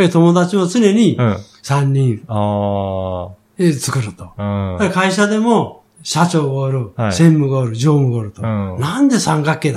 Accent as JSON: {"language": "Japanese", "town": "Iwakuni", "region": "Yamaguchi", "country": "Japan", "tie": "born or raised there", "said": "ちょうど私は岩国で育ったもんですから、ちょうど戦争終わって岩国に米軍が来たんですね。"}